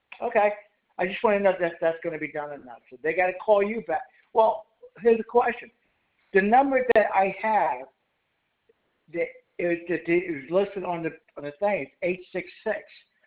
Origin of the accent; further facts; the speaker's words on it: Montana, United States; Yeah, well, I hail from Montana.